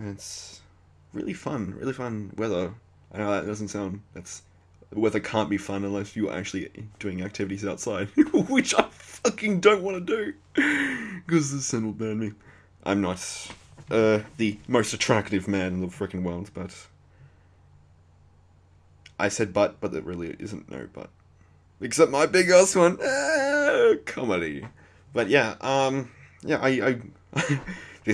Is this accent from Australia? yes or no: yes; Australia; It's 'cause I'm Australian.